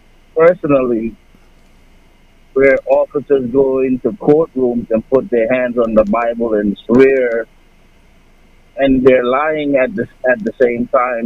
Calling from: Brooklyn, New York, United States; Okay. I'm calling from Brooklyn.

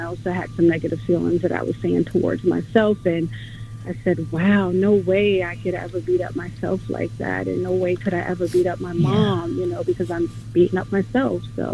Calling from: Westchester, New York, United States; from Westchester.

